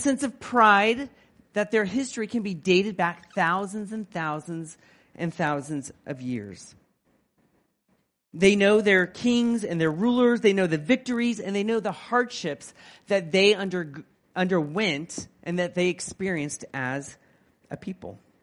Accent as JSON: {"language": "English", "country": "United States", "said": "I am from America. America has a very short history compared to a lot of the countries in Asia."}